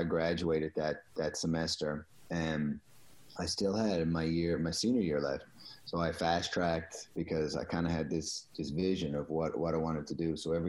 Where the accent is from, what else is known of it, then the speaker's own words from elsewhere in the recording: Newfoundland and Labrador, Canada; I'm coming from Newfoundland. Like, the second plane ride I had was when I left Newfoundland to go to Toronto.